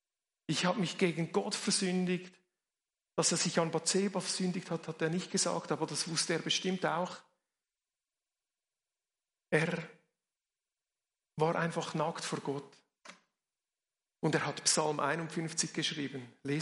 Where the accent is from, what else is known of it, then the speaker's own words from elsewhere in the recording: Switzerland; Wir sind Schweizer, wir gehen Kompromisse ein.